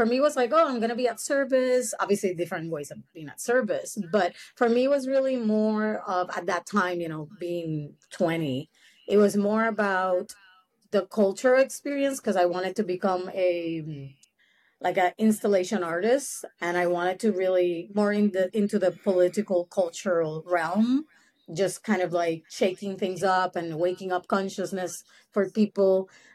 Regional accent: Puerto Rico; now in United States; No, I'm from Puerto Rico.

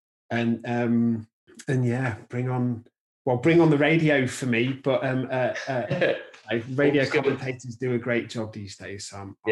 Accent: England, United Kingdom; now in Scotland; And as an Englishman living in Scotland right now

